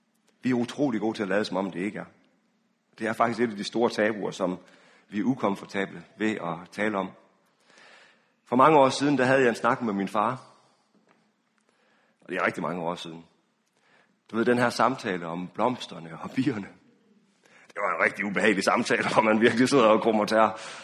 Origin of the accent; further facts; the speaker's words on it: Frederikshavn, North Denmark Region, Denmark; som er den ø, der ligger ude foran Strandby, op ved Frederikshavn, hvor jeg kommer fra.